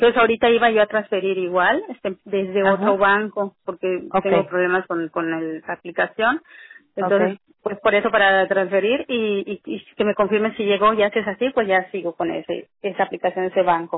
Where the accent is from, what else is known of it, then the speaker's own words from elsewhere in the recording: Mérida, Yucatán, Mexico; Yo soy de Mérida. En Mérida los trabajos son pagados horribles